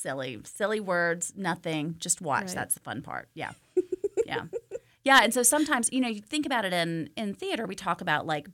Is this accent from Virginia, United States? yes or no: yes; Virginia, United States; moved away; And I grew up in Virginia with a grandmother from Tennessee, so I learned sign language that's slightly different than here. Now, I've been here for 30 years